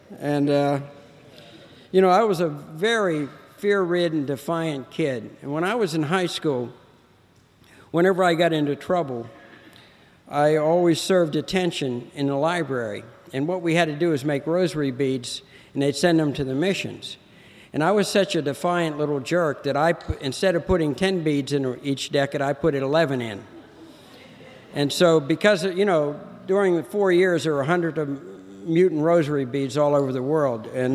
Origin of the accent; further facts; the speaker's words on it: Martins Ferry, Ohio, United States; born there; I was born in Ohio. That's where Alcoholics Anonymous started.